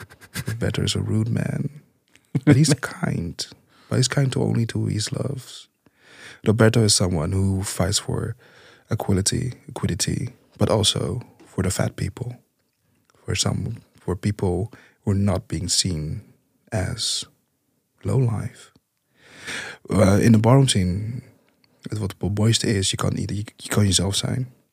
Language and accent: Dutch; Rotterdam, South Holland, Netherlands; Ik ben uit Kaverdië. Ik ben geboren en getogen hier in Rotterdam, Nederland.